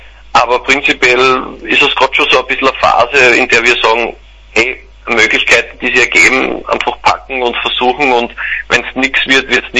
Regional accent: Austria; man hat halt irgendwie das Gefühl als Österreicher

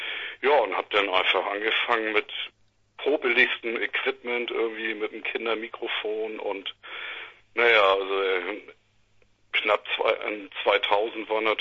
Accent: Flensburg, Schleswig-Holstein, Germany; born there; also born or lived in Pinneberg / Hamburg; ich komme ja eigentlich aus gebürtig aus Flensburg und dann habe ich irgendwie 30 Jahre im schrecklichen Pinneberg gewohnt

